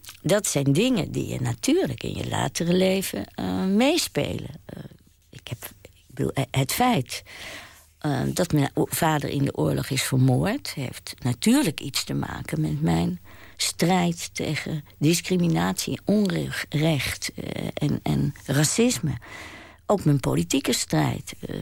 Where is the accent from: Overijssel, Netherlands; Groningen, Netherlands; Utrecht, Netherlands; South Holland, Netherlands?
South Holland, Netherlands; The Hague; Ik ben een Hagenaar. Dus ik kwam op dat station. En toen ik heel klein was